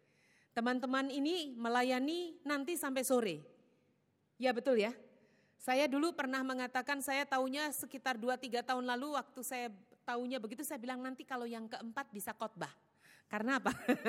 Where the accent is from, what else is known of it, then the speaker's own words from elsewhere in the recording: Surabaya, East Java, Indonesia; Oh ya, saya dari Manyar Surabaya.